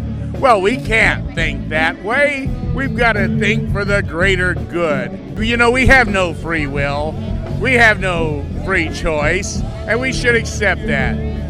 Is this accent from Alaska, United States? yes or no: no; Maine, United States; but I'm from Maine. And you know, up in Maine, we say Maine the way life should be.